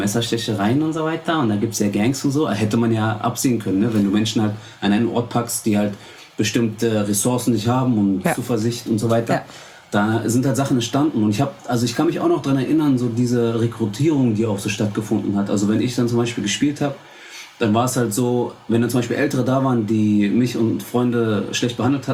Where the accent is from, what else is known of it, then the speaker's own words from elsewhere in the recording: Berlin, Germany; Da, wo ich groß geworden bin, halt an der U8, ne?